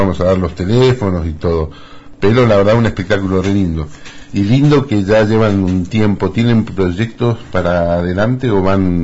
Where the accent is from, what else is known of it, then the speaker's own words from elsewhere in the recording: Chos Malal, Neuquén, Argentina; En realidad soy patagónico, de familia ligada a Mendoza